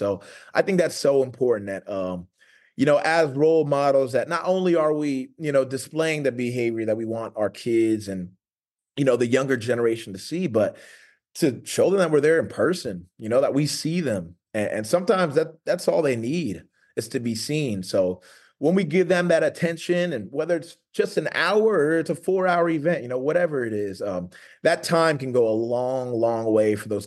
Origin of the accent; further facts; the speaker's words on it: Cameroon; They know I'm from Cameroon.